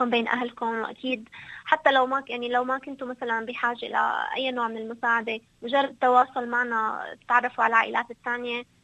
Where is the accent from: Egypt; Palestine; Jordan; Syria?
Syria; يعني نحن كسوريين بنحب بعض كتير